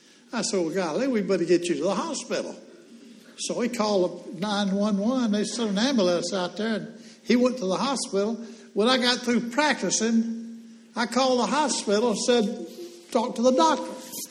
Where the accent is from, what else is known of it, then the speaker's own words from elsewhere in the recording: Birmingham, Alabama, United States; I was raised in Birmingham, lived there for 30 years.